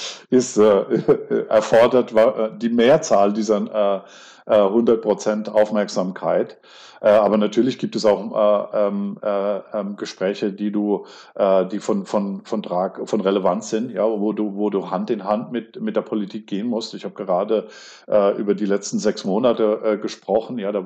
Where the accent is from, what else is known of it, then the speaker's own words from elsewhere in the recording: Kaiserslautern, Rhineland-Palatinate, Germany; born there; ich bin in der Stadt geboren, ja, und wenn du in der Stadt geboren bist